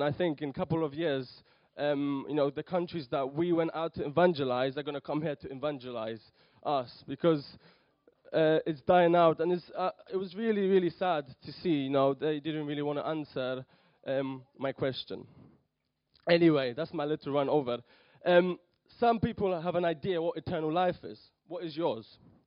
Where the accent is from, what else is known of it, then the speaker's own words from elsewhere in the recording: Mitcham, London, United Kingdom; also born or lived in Poland; I was born in Poland. I was brought up in London, Mitcham, and in Southcroft Church. If you know, there's another congregation in Ictus, and it's Southcroft. Then I moved to Durham to do like a work for a church.